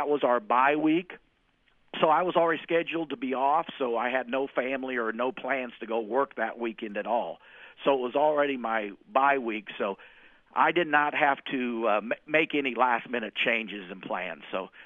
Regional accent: Iola, Kansas, United States; now in Wellington, United States; My hometown of Iola, Kansas, and my adopted hometown of Wellington for the last 33 years have been nothing but totally supportive of it.

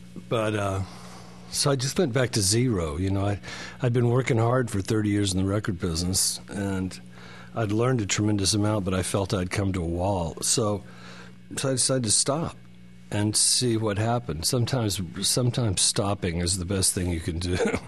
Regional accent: Fort Worth, Texas, United States; I was growing up in Fort Worth, Texas, under the, you know, the threat of nuclear annihilation from the communists.

